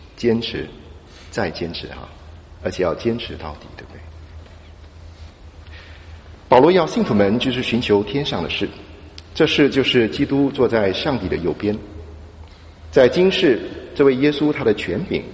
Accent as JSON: {"language": "Chinese", "country": "Singapore", "lives_now": "London, United Kingdom", "said": "我是一个从新加坡来的人所以我很关心这个新加坡的近况"}